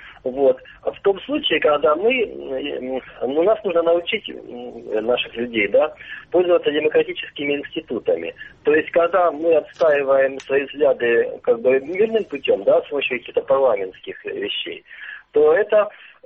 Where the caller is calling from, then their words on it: Luhansk Oblast, Ukraine; я звоню из Луганской области.